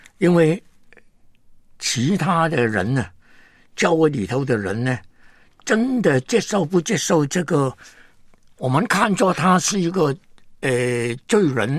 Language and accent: Chinese; Hong Kong; 本来是香港长大的人，根本呢，蒙恩得救的时间，连乡下也没有回过去，不能够算是一个中国人。